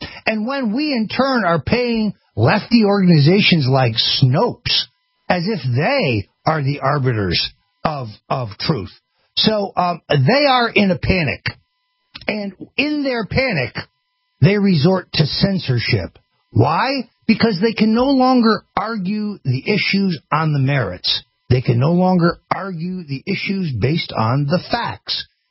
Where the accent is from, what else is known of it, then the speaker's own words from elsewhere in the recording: Florida, United States; who single-handedly legalized medicinal marijuana in my home state of Florida